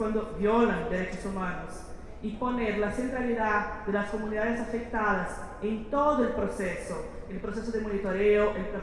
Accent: Brazil; Spanish is a second language; Entonces, así que soy de Brasil, desde Brasil

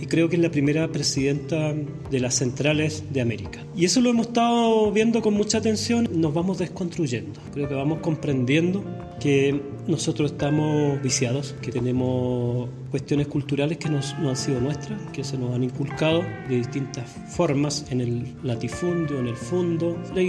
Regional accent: Chile; un movimiento muy importante que está ocurriendo en mi país, en Chile.

